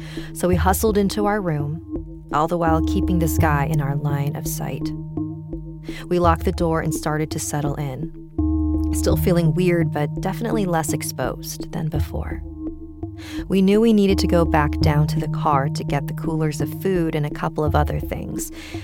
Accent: Mesa, Arizona, United States; I am from Mesa, Arizona

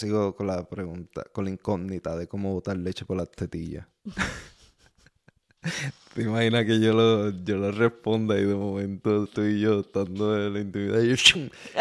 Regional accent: Sabana Llana, Puerto Rico; No, no, yo me crié en Sabana Llana.

